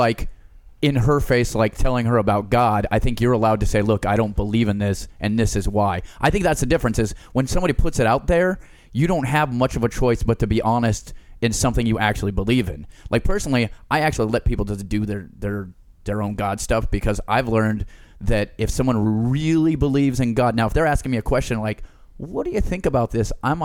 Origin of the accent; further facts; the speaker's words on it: New Mexico, United States; Mexicans jump me. I grew up in New Mexico.